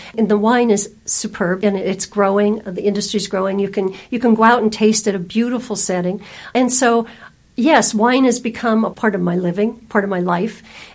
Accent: East Coast, United States; moved away as an adult; now in California, United States; And I came from the East Coast and got married and moved to California.

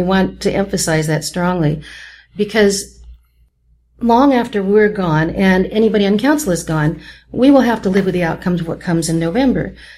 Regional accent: La Mesa, California, United States; I grew up in La Mesa. 4 generations of my family have lived in La Mesa.

